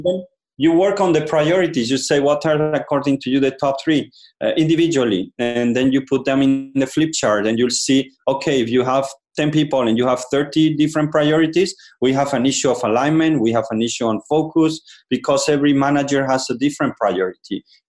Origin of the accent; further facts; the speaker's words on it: Madrid, Community of Madrid, Spain; first language Spanish; English is a second language; Well, I'm natural Spanish from Madrid.